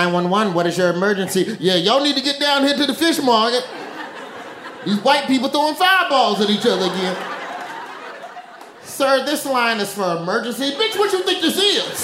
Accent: the South, United States; I'm from the South, where everybody wants to have a little chit-chat with you. But New York, that's the first rule of New York, is mind your damn business.

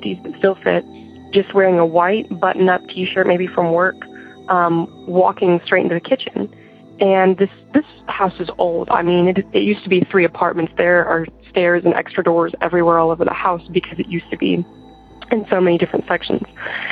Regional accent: Arkansas, United States; I'm from Arkansas, and I am 17 years old

